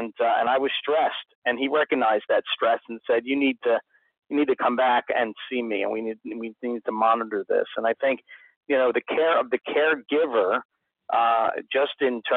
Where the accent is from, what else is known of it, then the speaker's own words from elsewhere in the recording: Philadelphia, Pennsylvania, United States; maybe the close-knit urban families that I grew up in Philly, everybody kind of disperses